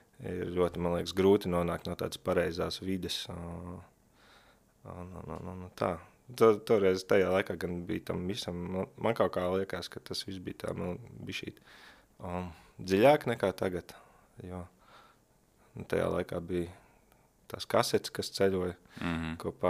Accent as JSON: {"language": "Latvian", "town": "Cēsis", "region": "Cēsis Municipality", "country": "Latvia", "said": "Esmu no Cēsīm, jā."}